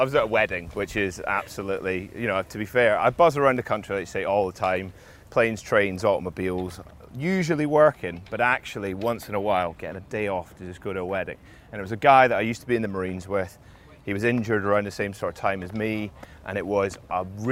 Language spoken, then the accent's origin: English; Edinburgh, Scotland, United Kingdom; I come from Edinburgh